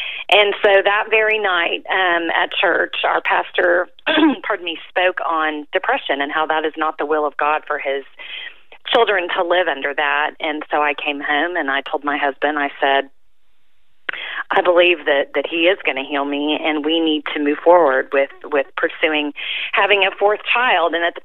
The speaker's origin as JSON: {"language": "English", "region": "Oklahoma", "country": "United States", "lives_now": "Austin, United States", "said": "Yes, I'm actually not an original Texan. I'm from Oklahoma originally, I got here as fast as I could."}